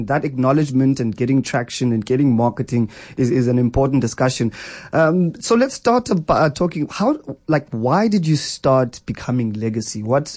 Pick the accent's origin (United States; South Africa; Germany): South Africa; I'm a South African through and through